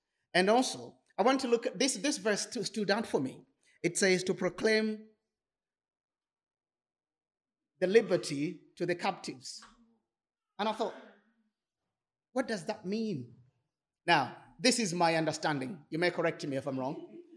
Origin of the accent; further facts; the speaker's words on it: Tanzania; born there; I was born in Tanzania